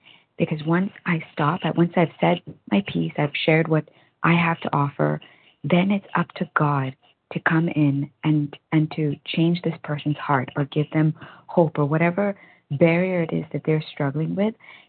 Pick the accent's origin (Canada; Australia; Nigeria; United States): Canada; Toronto, Ontario; from Toronto, recovered compulsive overeater from Toronto, Canada.